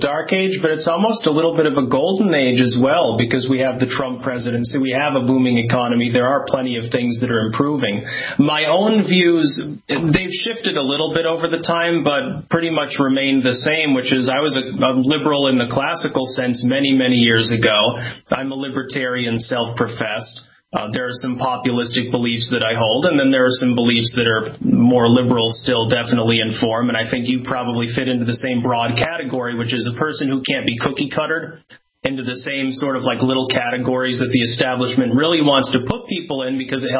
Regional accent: Vermont, United States; I mean, as one of Bernie Sanders' constituents, I'm actually from Vermont, which some people don't know.

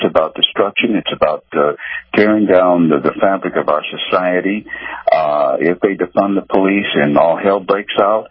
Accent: United States; I was embarrassed as an American when I saw the picture

